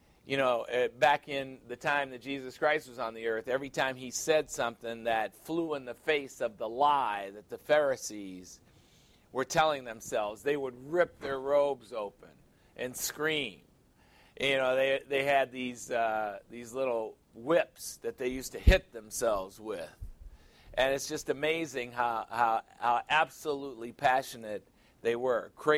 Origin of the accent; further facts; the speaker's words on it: Chicago, Illinois, United States; I mean, I grew up in Chicago.